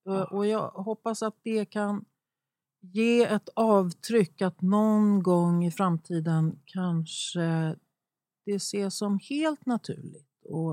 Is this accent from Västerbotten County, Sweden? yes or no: yes; Umeå, Västerbotten County, Sweden; born there; also born or lived in Trångsund / Vändelsö / Lund / Nynäshamn; Jag är född i Umeå.